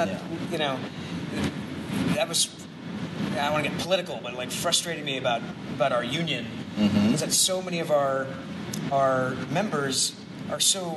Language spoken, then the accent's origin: English; Rhode Island, United States; now in California, United States; I'm from Rhode Island originally. But I never thought that I would get the opportunity to do it until we moved to California.